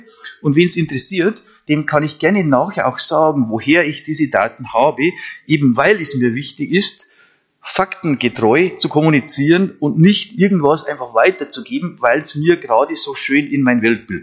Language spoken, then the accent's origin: German; Germany; dadurch hat sich das Bild auf Deutschland, auf meine Heimat, komplett verändert.